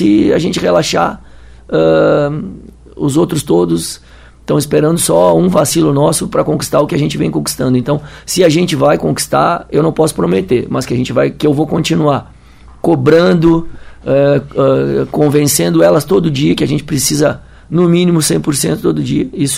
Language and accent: Portuguese; Pelotas, Rio Grande do Sul, Brazil; Bom, sou gaúcho, natural de Pelotas, sou uma cria do futsal.